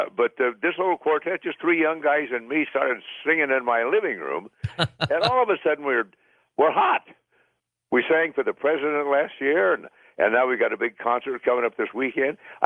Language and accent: English; West Plains, Missouri, United States; born there; Oh, you're in St. Louis. I was born in West Plains.